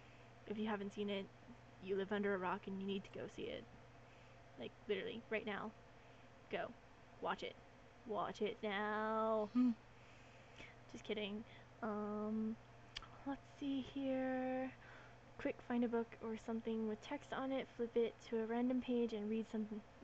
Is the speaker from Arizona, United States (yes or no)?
yes; Arizona, United States; I'm from Arizona, the small state just above Mexico that almost nobody knows about, I guess.